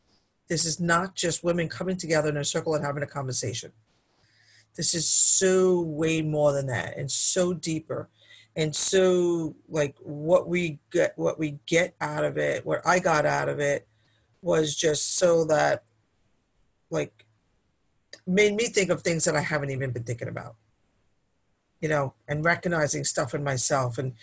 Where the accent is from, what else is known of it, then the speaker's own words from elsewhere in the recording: Brooklyn, New York, United States; I've been a mind, body, and soul person my whole entire life, even though I grew up in Brooklyn. So I was like a street gal.